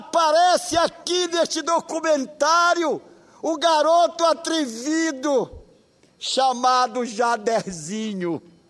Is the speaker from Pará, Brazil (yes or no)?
yes; Pará, Brazil; Está falando aqui, batendo no peito, um caboclo marajoara que teve educação moral